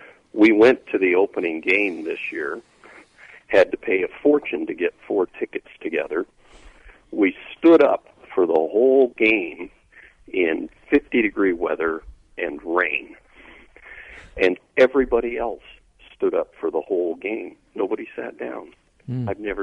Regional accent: United States; I grew up in the United States playing the normal things, baseball, football, stuff like that.

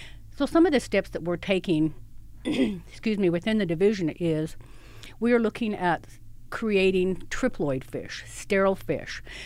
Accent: Utah, United States; I'm from Utah. I was born and raised in Utah, and I'm very proud of Utah, and I love Utah.

